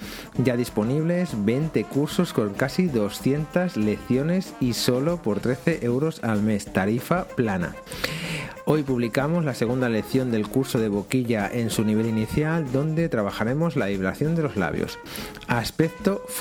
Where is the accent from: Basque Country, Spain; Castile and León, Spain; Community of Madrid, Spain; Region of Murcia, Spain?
Castile and León, Spain; Toro; la banda de música de Toro, que es de donde yo soy, en Zamora